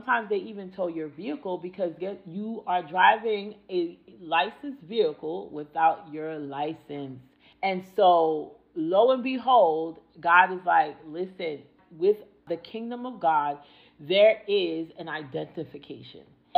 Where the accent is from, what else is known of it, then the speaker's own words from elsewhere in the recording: New York, United States; I'm from New York. So when I see another New Yorker, I can identify them either by their accent